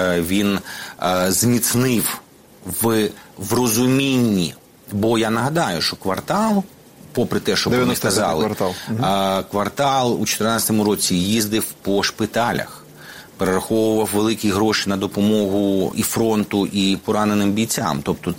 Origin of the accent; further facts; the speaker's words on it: Dnipro, Dnipropetrovsk Oblast, Ukraine; Ну, ми ж обидва з Дніпропетровська.